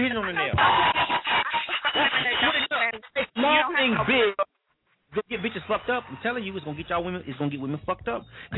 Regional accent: Florida, United States; I'm from Florida. I'm born and raised.

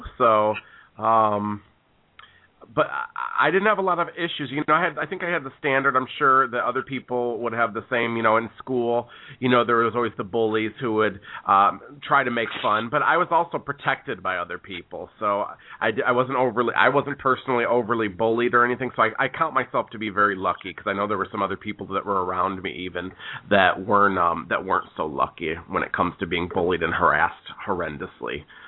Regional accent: Chicago, Illinois, United States; from the Center of the Universe, Chicago

